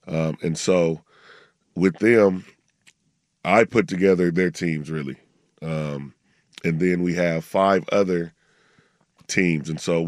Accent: Portland, Oregon, United States; And, you know, I grew up and played in the Pro-Am.

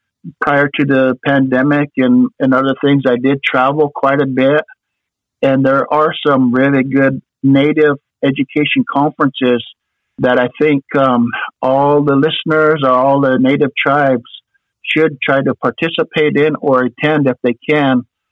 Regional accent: Idaho, United States; Because I'm Nez Perce. I'm from Idaho.

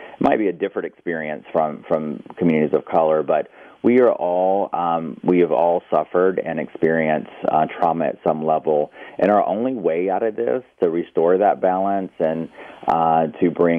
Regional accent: United States; that's where I find there's a major conflict for me personally, being Native American.

